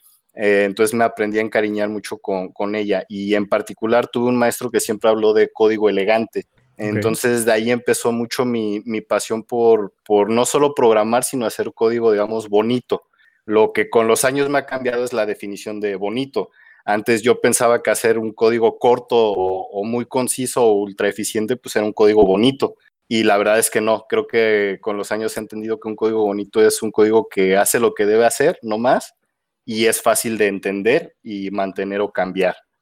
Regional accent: Morelia, Michoacán, Mexico; Vale, pues mira, yo soy de Morelia, Michoacán.

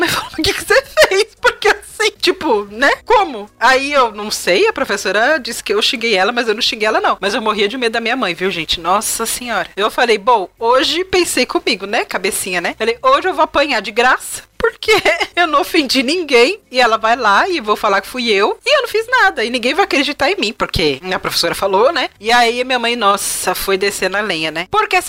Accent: São Paulo, Brazil; E eu sou nascida e criada de São Paulo, mas eu não falava muito.

